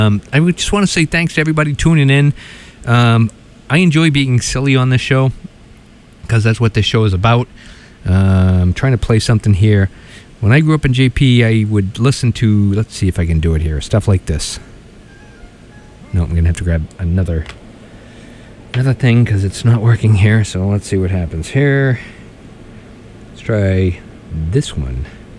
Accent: Boston, Massachusetts, United States; I grew up in Boston here

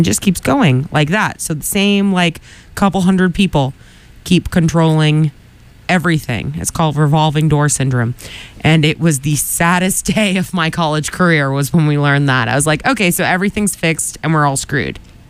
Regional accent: Quincy, United States; even growing up in Quincy, which is a much larger place than Marshfield

